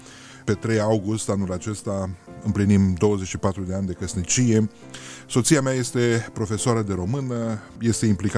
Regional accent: Bursuceni, Suceava County, Romania; M-am născut în urmă cu 48 de ani, sunt sucevean și spun lucrul acesta cu o mândrie nedisimulată, după cum puteți observa. Sunt născut la 25 de kilometri de Suceava, la Bursuceni, Comuna Verești.

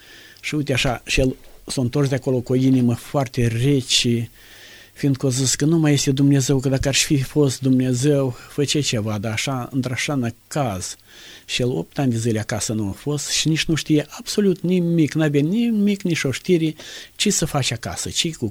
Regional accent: Chișinău, Moldova; suntem din Republica Moldova, orașul Chișinău. Am trecut de 60 de ani acum

